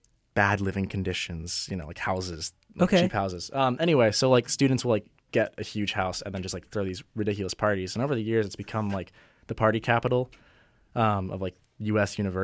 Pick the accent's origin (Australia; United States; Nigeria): United States; Wilmington, Delaware; I grew up in Wilmington, Delaware. My first house show was